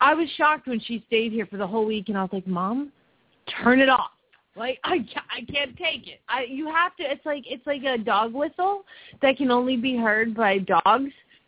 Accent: Phoenix, Arizona, United States; from Phoenix, Arizona, and you're listening to Horses in the Morning on the Horse Radio Network.

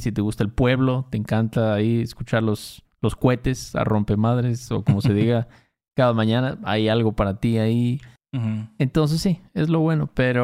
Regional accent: Veracruz, Mexico; Cuando éramos morros en Veracruz.

